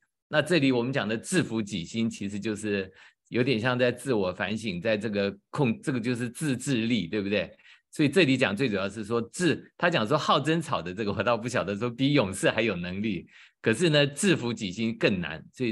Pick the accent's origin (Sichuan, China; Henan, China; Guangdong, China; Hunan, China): Hunan, China; 那像我是湖南人